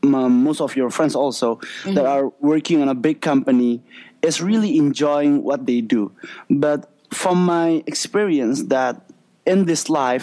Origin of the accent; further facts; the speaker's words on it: Sumatra, Indonesia; I'm originally from Sumatra. I'm 23 years old